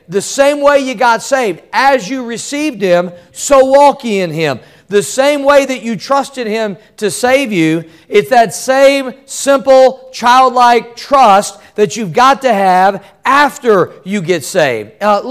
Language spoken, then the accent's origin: English; Missouri, United States; When I grew up in Missouri, we had a lot of tornadoes, didn't we?